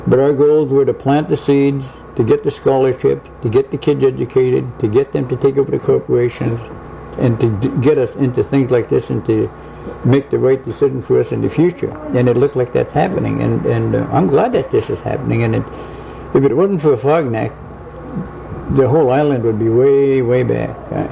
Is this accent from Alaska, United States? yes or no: yes; Kodiak, Alaska, United States; I'm from Kodiak